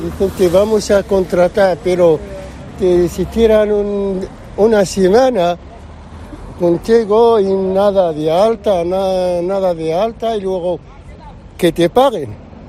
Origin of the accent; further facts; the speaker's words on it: Morocco; Spanish is a second language; now in Spain; Yo soy de Marruecos.